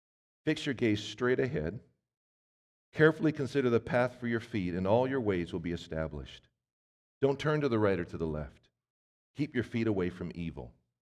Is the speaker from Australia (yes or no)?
no; Vancouver, British Columbia, Canada; I was raised in Vancouver, British Columbia. What you need to know about that is just lots of shoreline, lots of heavy sand mixed with clay.